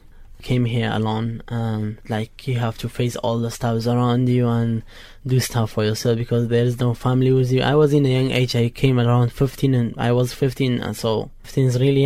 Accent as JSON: {"language": "English", "country": "Iraq", "second_language": "English", "said": "Fight, war. I'm from Iraq"}